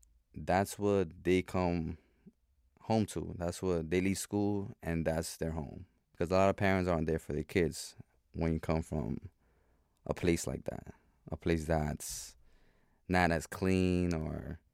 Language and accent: English; Bronx, New York, United States; Growing up in the Bronx is not easy, man